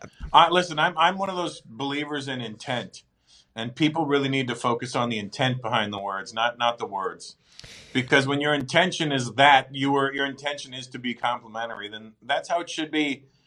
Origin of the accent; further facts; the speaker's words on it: Canada; born there; I was born in Canada